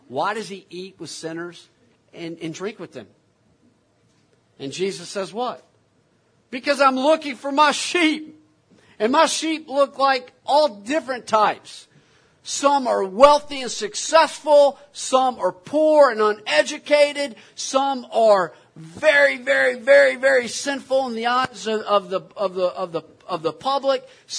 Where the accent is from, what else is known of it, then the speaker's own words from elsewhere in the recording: Houston, Texas, United States; I'm a Boston Red Sox fan. Okay, so there you go. And I grew up in Houston, so there you go.